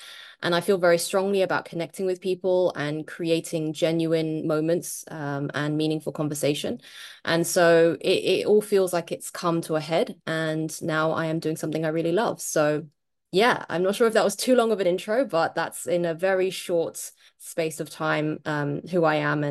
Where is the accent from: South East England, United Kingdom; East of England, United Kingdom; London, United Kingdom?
London, United Kingdom; moved away as an adult; now in South Korea; I am British Chinese. I was born and raised in London and my whole life lived in England and moved to South Korea 4 years ago.